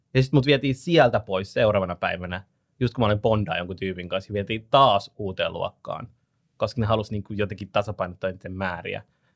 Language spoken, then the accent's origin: Finnish; Järvenpää, Uusimaa, Finland; me muutettiin Järvenpäästä toisesta puolelta kaupunkiin toisen puolelle kaupunkiin